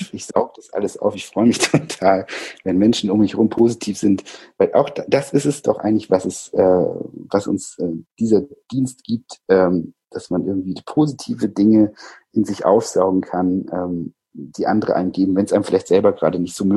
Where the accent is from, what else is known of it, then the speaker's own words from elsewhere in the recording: Baden-Württemberg, Germany; Ich komme aus dem Schwäbischen.